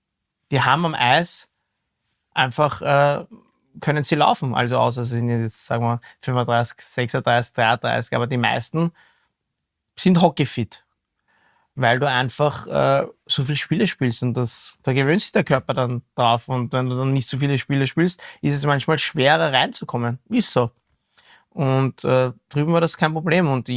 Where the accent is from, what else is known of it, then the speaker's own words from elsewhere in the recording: Austria; ich bin aus Österreich